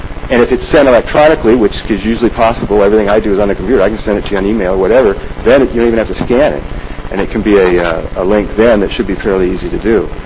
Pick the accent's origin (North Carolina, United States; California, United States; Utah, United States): California, United States; Atascadero; I'm from Atascadero